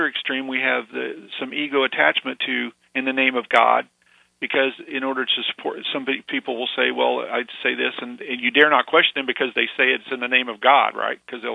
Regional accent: Springfield, Missouri, United States; I grew up in the Bible Belt. They say that Springfield might be the belt buckle of the Bible Belt.

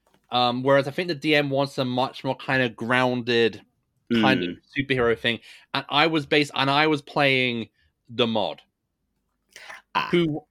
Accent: Brighton, South East England, United Kingdom; I'm from Brighton.

